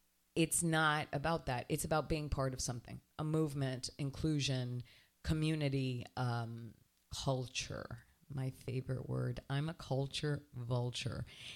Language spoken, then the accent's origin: English; New Jersey, United States; born there; New Jersey. I can't believe I was born in New Jersey. I've never been back.